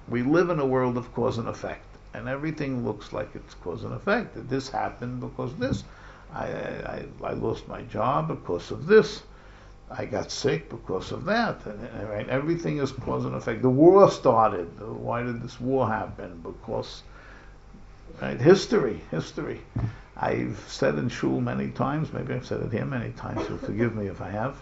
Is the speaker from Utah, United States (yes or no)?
no; New York, United States; I grew up in New York, you know, we had the Daily News and the New York Post.